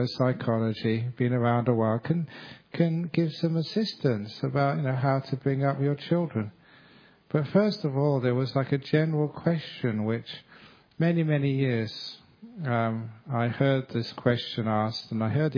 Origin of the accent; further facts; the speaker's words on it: London, United Kingdom; I remember when I used to be a young man growing up in London, you weren't allowed to ask questions in a church.